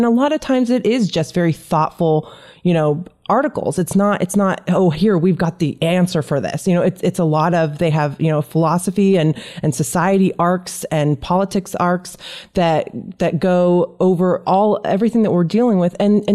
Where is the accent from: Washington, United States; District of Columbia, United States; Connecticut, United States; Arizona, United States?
Washington, United States; it's like I came from Washington State where we have, you know, Patty Murray and Maria Cantwell.